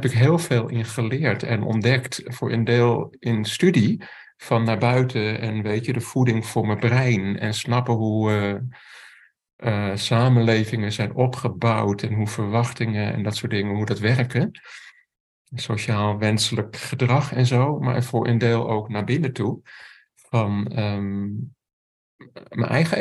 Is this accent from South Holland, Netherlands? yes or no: no; Amsterdam, North Holland, Netherlands; zoals waar ik ben opgegroeid, op scholen en Amsterdam-West